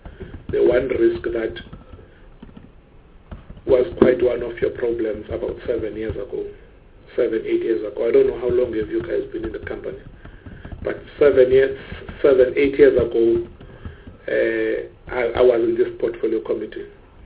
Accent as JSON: {"language": "English", "region": "Eastern Cape", "country": "South Africa", "said": "I'm from the Eastern Cape"}